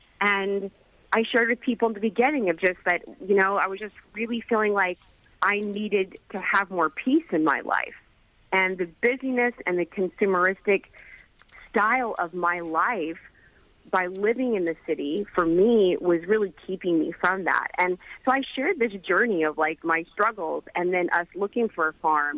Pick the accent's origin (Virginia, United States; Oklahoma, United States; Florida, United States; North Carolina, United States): Oklahoma, United States; And I was personally born and raised in Oklahoma on a farm.